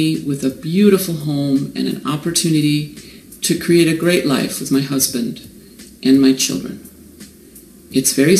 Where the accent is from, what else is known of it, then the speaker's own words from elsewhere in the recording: Chicago, Illinois, United States; moved away as an adult; also born or lived in Valladolid; now in La Coruña, Spain; I'm from Chicago. I've been here for 26 years, 1 year in Valladolid, and 25 in La Coruña.